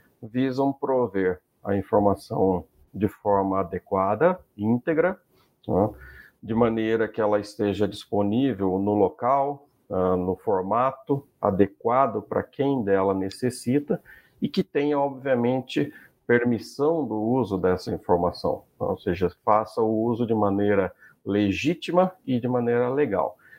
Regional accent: Baependi, Minas Gerais, Brazil; Uma importante cidade do sul de Minas, chamada Baipendi, né?

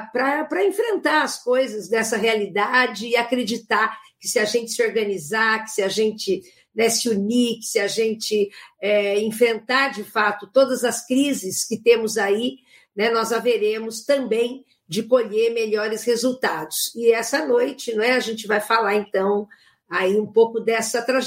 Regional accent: Londrina, Paraná, Brazil; sou aqui de Londrina, formada em 1979

